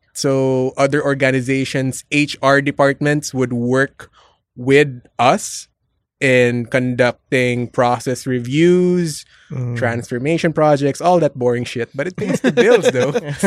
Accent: Manila, Metro Manila, Philippines; we grew up in the Manila area.

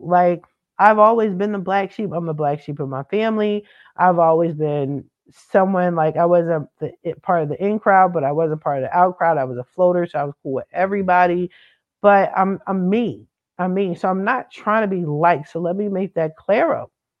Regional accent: East Coast, United States; I'm not scared of rain. I'm from the East Coast. We got winter, spring, summer, and fall.

